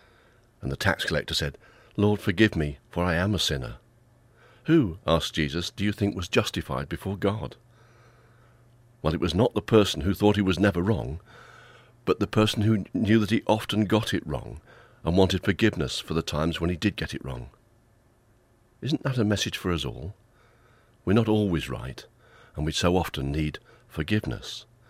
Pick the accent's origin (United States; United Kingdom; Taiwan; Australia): United Kingdom; Yorkshire and the Humber; now in Devon, United Kingdom; I was brought up in Yorkshire and I pronounce it scone.